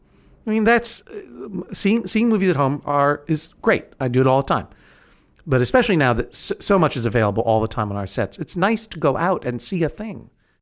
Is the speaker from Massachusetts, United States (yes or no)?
yes; Brookline, Massachusetts, United States; Oh, it's a movie theater that in Brookline, my hometown, which is in New England, a region of the Northeast United States.